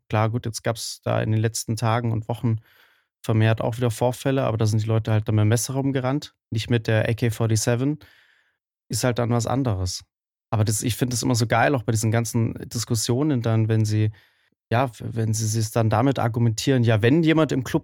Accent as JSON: {"language": "German", "region": "Bavaria", "country": "Germany", "said": "Ja, es tut mir leid, ich komme aus Bayern."}